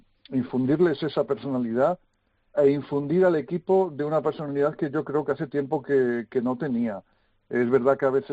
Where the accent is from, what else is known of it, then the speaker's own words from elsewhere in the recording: Vigo, Galicia, Spain; yo nací en Vigo, soy vigués, y bueno, también he circulado por las categorías inferiores